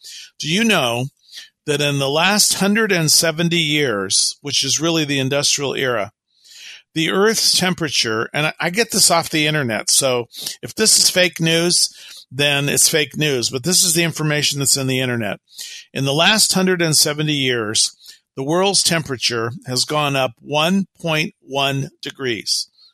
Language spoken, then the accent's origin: English; Los Angeles, California, United States; I remember growing up in Los Angeles in North Hollywood where we lived